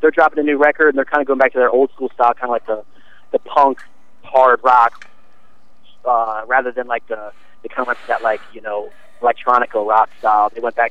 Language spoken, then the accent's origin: English; Glen Burnie, Maryland, United States; We're all from the, I guess, Glen Burnie, Annapolis area, all 4 of us.